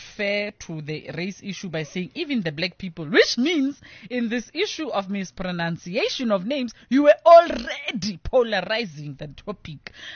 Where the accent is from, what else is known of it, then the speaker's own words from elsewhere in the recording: South Africa; as a South African or a South African